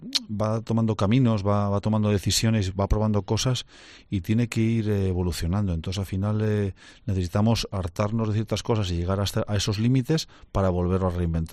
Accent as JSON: {"language": "Spanish", "region": "Cantabria", "country": "Spain", "said": "Al final, como cántabro, como persona humana"}